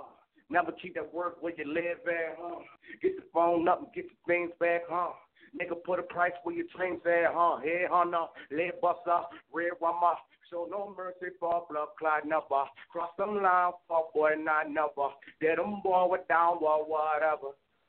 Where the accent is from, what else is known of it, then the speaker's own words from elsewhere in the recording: Irvington, New Jersey, United States; Growing up, you know, I'm from Irvington as well, you feel me?